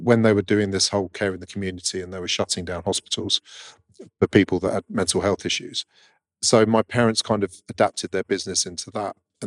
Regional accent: Woking, South East England, United Kingdom; also born or lived in Margate; Before that, I grew up in Woking with my mum and dad and my sister. But we moved down to Margate

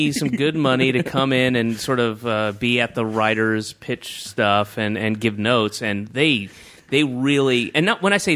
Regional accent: Southern US, United States; He is, you know, I grew up in the South, and he is the epitome of that kind of white Baptist kind of like, his voice is like this.

